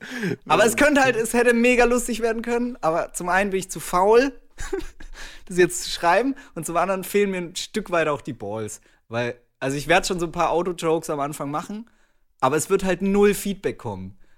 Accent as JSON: {"language": "German", "town": "Cologne", "region": "North Rhine-Westphalia", "country": "Germany", "said": "Ja, wir sind Kölner."}